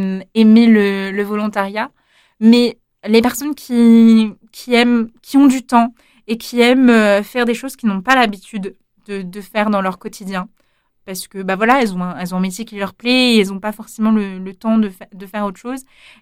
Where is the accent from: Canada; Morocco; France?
France; now in Belgium; Je suis française. Bon, c'est juste à côté la Belgique. Mais il y avait quand même ce côté où c'est quand même un nouveau pays.